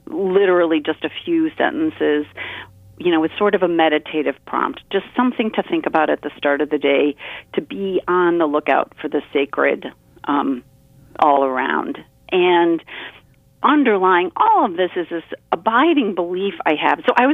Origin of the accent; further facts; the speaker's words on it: Cincinnati, Ohio, United States; also born or lived in Kentucky; now in Chicago, United States; I've lived in the northern United States my entire life. I was born in Kentucky, but we lived in Cincinnati, and I've lived in Chicago for a very long time.